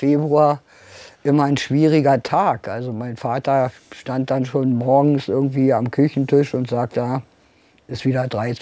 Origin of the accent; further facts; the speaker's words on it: Berlin, Germany; born there; Und natürlich bin ich auch eine gebürtige Berlinerin und irgendwie gehört das dazu.